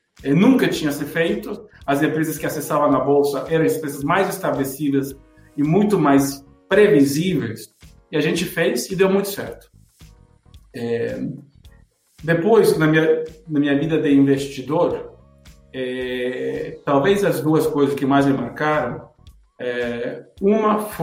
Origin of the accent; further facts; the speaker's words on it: Bolivia; born there; Portuguese is a second language; eu nasci na Bolívia, uma cidade muito pequena, nós mudamos a outra cidade. A única escola, a melhor escola da cidade, era a escola americana. Eu aprendi inglês.